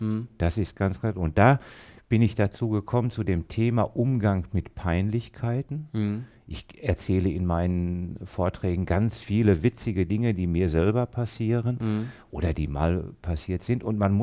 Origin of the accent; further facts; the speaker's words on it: Dortmund, North Rhine-Westphalia, Germany; Ich komme aus Dortmund, bin Mitte 50